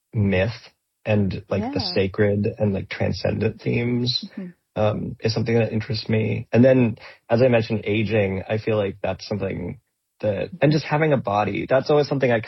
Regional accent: Oregon, United States; now in New York, United States; I'm from Oregon originally, and now I live in New York.

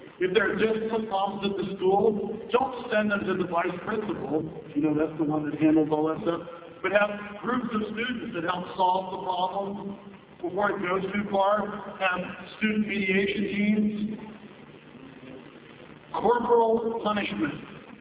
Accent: California, United States; California has corporal punishment. I grew up in California, so.

